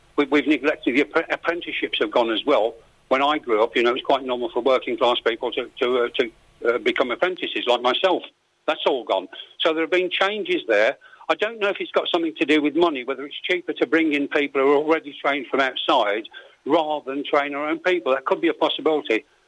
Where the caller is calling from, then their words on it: Balearic Islands, Spain; from Mallorca.